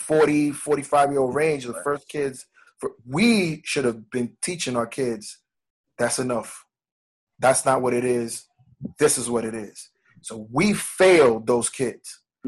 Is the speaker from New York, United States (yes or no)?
yes; New York City, New York, United States; I was raised uptown in Harlem, Riverside 137th.